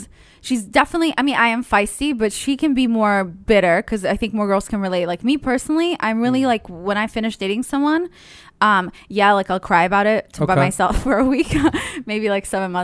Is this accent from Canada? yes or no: no; Israel; But I grew up in Israel, so it was really hot.